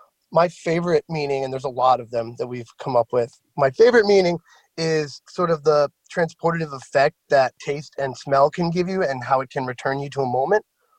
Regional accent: Coxsackie, New York, United States; I spent the last 9 years at Six Point Brewery in Brooklyn, but I grew up in Coxsackie.

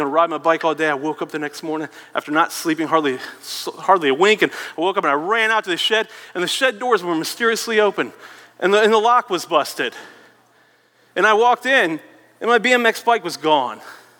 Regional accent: Norfolk, Virginia, United States; I grew up in Norfolk, Virginia.

